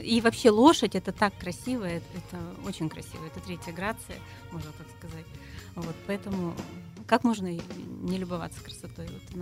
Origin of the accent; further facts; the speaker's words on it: Krasnoyarsk, Krasnoyarsk Krai, Russia; born there; Конечно, я родилась в Красноярске. Это я о деревне в Саянском районе, село Агинское, деревня Петропавловка.